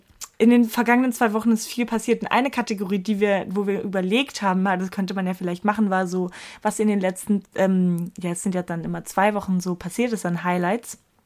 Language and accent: German; Bavaria, Germany; ich komme aus Franken und alle sind so, also Bayern. Nein.